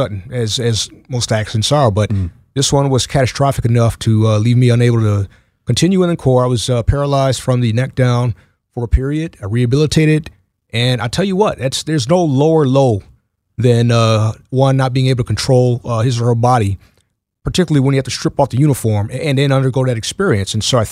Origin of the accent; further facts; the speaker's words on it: Buffalo, New York, United States; Well, let's see if you can pick up on a theme here. I'm from Buffalo, New York.